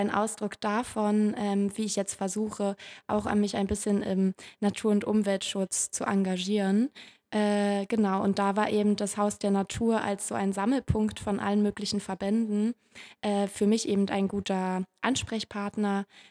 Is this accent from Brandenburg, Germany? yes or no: yes; Potsdam, Brandenburg, Germany; born there; Und außerdem wohne ich in Potsdam und bin sogar gebürtige Potsdamerin.